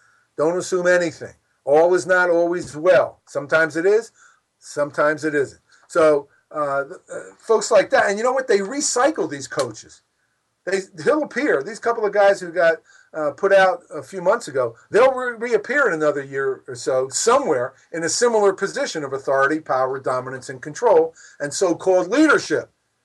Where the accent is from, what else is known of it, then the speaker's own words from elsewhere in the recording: Philadelphia, Pennsylvania, United States; I grew up in Philadelphia and I watched Allen Iverson